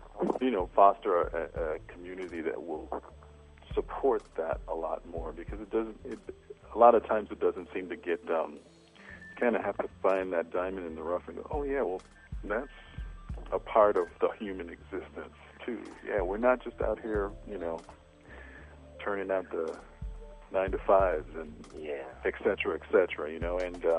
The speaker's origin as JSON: {"language": "English", "country": "U.S. Virgin Islands", "tie": "born or raised there", "said": "he was born in the Virgin Islands, which is my hometown."}